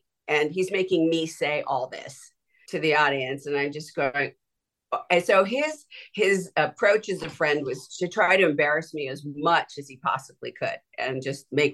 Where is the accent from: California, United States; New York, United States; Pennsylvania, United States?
California, United States; Santa Monica; as a kid, I grew up in Santa Monica, and, you know, my family, very poor family